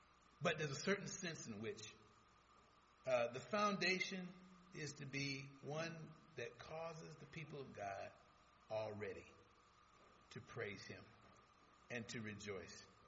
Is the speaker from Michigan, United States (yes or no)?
yes; Detroit, Michigan, United States; Growing up in Detroit, I can relate.